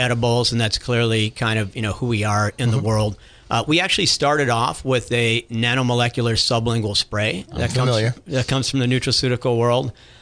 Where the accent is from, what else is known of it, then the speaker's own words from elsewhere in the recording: Midwest, United States; So I grew up in the Midwest and was in high school in the late 70s